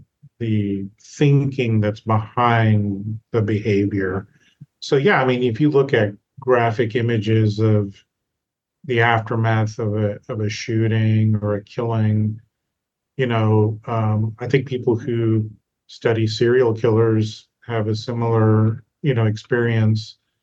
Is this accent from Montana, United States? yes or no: no; Kansas, United States; Well, I grew up in Kansas. My father was a psychiatrist.